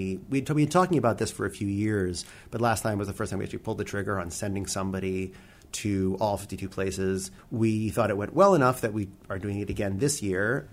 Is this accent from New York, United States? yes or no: yes; New York, United States; I mean, I'm a New Yorker. I'm a little biased.